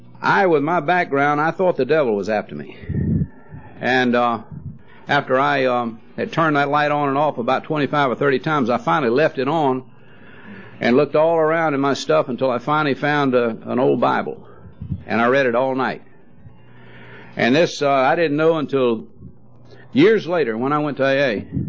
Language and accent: English; Savannah, Georgia, United States; from Savannah, Georgia.